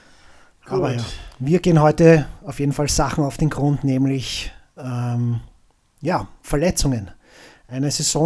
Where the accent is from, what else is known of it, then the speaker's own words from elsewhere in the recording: Vienna, Austria; es gibt immer was zu tun und die Technik ist ein Hund, wie man bei uns in Wien sagt.